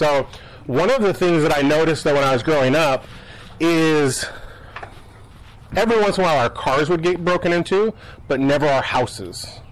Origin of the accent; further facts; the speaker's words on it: Ogden, Utah, United States; So I grew up in that during the week. But growing up, so I grew up there in Ogden, Utah.